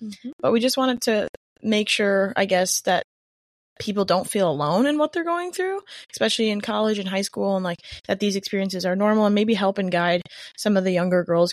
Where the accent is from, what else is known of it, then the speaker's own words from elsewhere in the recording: Apalachin, New York, United States; We were born and raised in Appalachia, New York. We went to Vessel High School, and we have two older brothers who are 1 year older and 3 years older